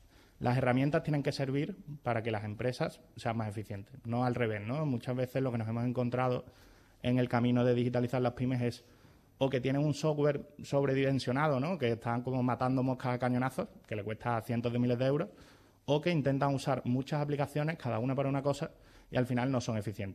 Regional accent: Seville, Andalusia, Spain; Nosotros somos de Sevilla

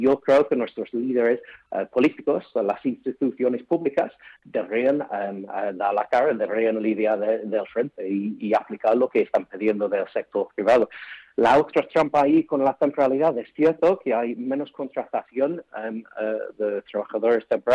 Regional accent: England, United Kingdom; Spanish is a second language; now in Spain; Sí, yo soy inglés y una de las primeras frases que aprendí cuando aterricé en España hace 20 años fue hecho la ley, hecho la trampa.

